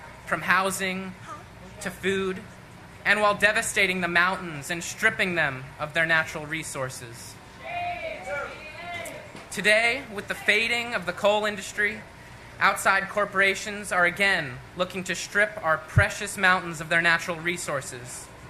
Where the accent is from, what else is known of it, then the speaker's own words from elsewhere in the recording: West Virginia, United States; Today I'm joining you from Greenbrier County in southern West Virginia. And I'd like to tell you all a little bit about my beautiful state and the kind and resilient folks who live there.